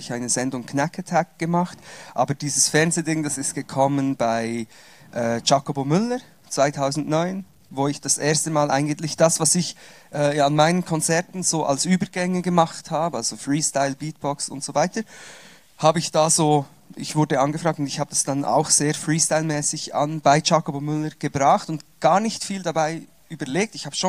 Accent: Switzerland; dann sind wir auf Umwegen zurück in die Schweiz gekommen. Also ich bin Schweizer, ausgewandert und wieder zurückgewandert. Kaum habe ich Portugiesisch gelernt, musste ich wieder zurückkommen in die Schweiz und konnte dann nicht mehr so gut Schweizer und Hochdeutsch.

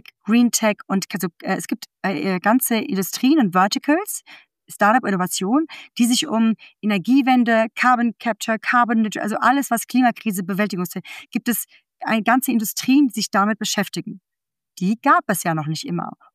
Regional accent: Frankfurt, Hesse, Germany; Ich bin aus Frankfurt

